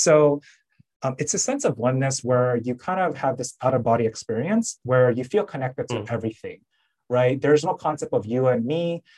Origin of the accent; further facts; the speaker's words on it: American Samoa; Like I'm from American Samoa, for some reason, like for there too, like 90% plus people are more of like the Baptist or Christian